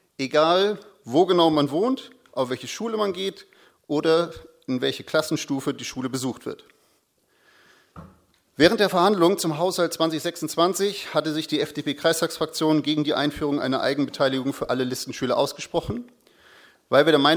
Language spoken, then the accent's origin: German; Schleswig-Holstein, Germany; Ich möchte diesen Umstand an einem Beispiel aus meiner Heimatregion einmal verdeutlichen. Schüler aus Sams, die in Müssen zur Grundschule des Schulverbandes gehen, erhalten kostenlos ein Deutschlandticket.